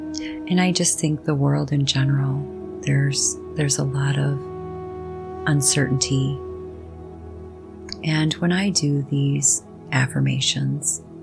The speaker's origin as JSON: {"language": "English", "country": "United States", "said": "I am an American and I live in the beautiful state of Wisconsin."}